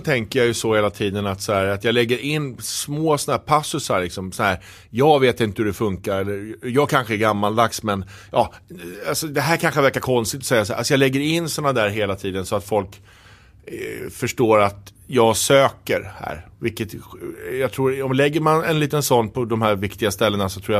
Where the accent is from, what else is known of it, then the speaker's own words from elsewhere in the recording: Stockholm, Stockholm County, Sweden; Och det får man ju inte säga... Som stockholmare.